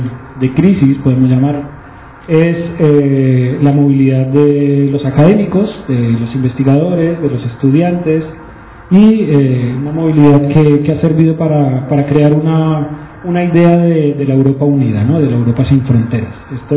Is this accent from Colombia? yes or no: yes; Colombia; now in Mexico; Nosotros pues estamos en México, yo vengo de Colombia.